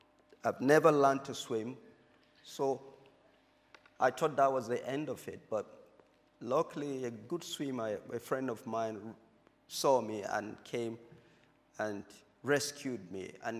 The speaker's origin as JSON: {"language": "English", "town": "Jos", "region": "Plateau", "country": "Nigeria", "tie": "born there", "said": "I was born in Jos, Northern Nigeria"}